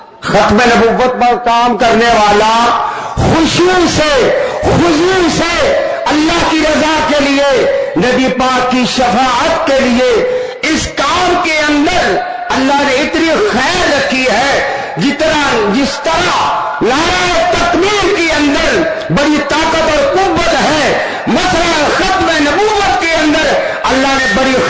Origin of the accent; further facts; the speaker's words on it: Chawinda, Punjab, Pakistan; میرا تعلق چونکہ چرنڈا سے ہے، چرنڈا ایک سرحدی قصبہ ہے، چرنڈا وہی قصبہ ہے جہاں 1965 میں ہندوستان نے 550 ٹینک کے ساتھ اس بارڈر پہ حملہ کیا تھا